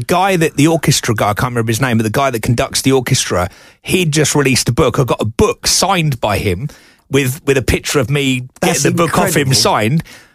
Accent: England, United Kingdom; And I was like, mate, I'm from England.

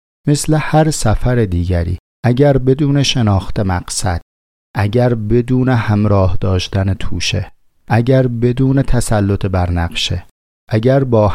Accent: Tehran, Tehran Province, Iran; من از شهر خودم مثال میزنم، مثلا توی شهر تهران

